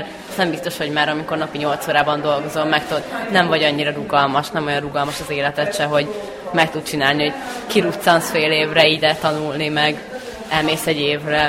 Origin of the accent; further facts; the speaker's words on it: Hungary; de hát szívesen is magyar vagyok